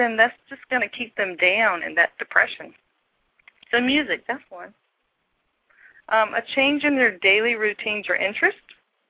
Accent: the South, United States; accent: Southern; Yeah, in case my southern accent was too strong, right? I know, it gets that way.

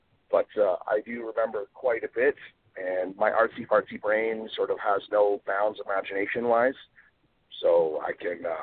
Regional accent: Canada; We don't have junior high in Canada. We have public school and high school.

